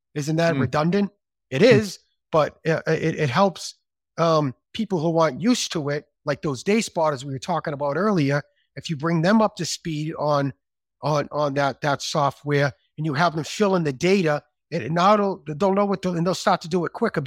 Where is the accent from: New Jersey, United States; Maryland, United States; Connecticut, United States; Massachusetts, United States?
Massachusetts, United States; Malden; working in the parts department for DCNE Carrier in Malden on Eastern Ave, my hometown.